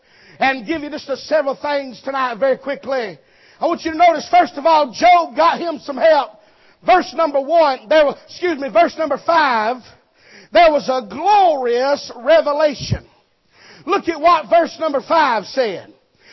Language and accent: English; Alabama, United States; Now, I'm from Alabama. Whirlwinds makes me nervous.